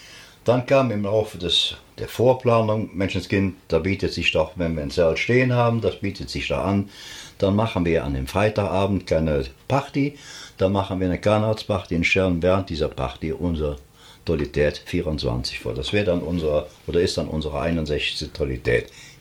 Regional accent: Rhineland, Germany; Wir sind halt eben Rheinländer und der Rheinländer, der neigt ja auch dazu, das Ganze ein bisschen lockerer zu sehen.

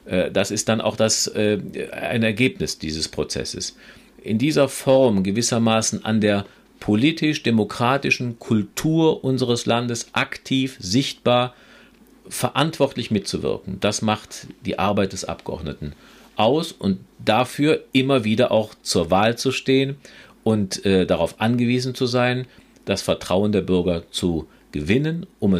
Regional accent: Rheinbach, North Rhine-Westphalia, Germany; also born or lived in Meckenheim; Ich selber bin ja in Rheinbach aufgewachsen, in Meckenheim geboren und in Rheinbach aufgewachsen, wo auch meine Eltern noch leben.

